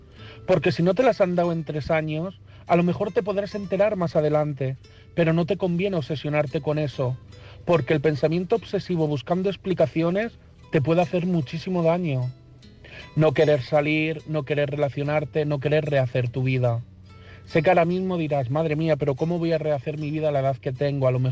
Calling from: Madrid, Community of Madrid, Spain; de Madrid

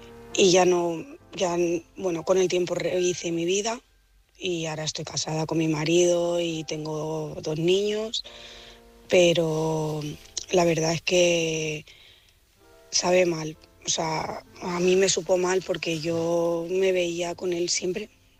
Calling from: Barcelona, Catalonia, Spain; de Barcelona.

